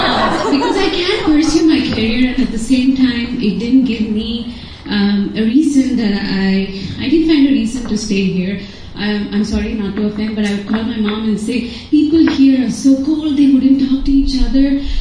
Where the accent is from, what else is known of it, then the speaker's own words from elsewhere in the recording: India; moved away as an adult; So I am from India, and I was practicing lawyer, and I went to the US to pursue master's